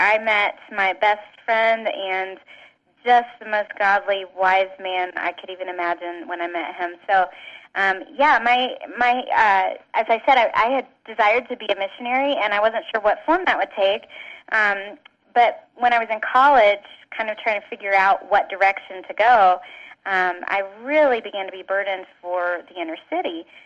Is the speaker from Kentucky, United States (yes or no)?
no; Greensboro, North Carolina, United States; I'm from Greensboro, North Carolina.